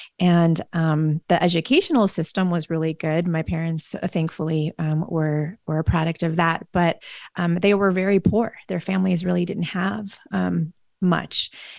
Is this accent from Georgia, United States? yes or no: no; Las Vegas, Nevada, United States; I grew up here in Las Vegas. I went to high school here, graduated from Green Valley High School